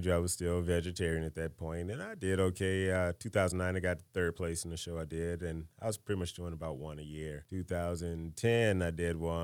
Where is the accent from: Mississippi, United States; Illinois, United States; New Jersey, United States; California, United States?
Illinois, United States; East St. Louis; So originally, you know, I'm from East St. Louis, Illinois. I'm a Midwestern meat and potato kind of guy, you know, my whole life. I moved out here to AZ in mid-2000, so it was 2005